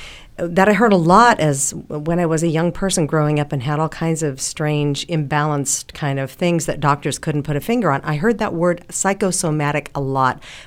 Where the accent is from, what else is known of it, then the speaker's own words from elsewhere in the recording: Los Angeles, California, United States; I was raised actually in the Los Angeles area, and in 1956 when you started doing this work, I was 3 years old.